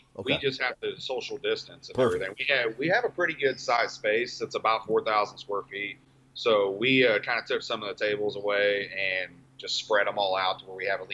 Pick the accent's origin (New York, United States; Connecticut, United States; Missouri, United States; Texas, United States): Missouri, United States; Kansas City; Kansas City's been great. You know, I mean, like, it's a real tight-knit kind of city and town.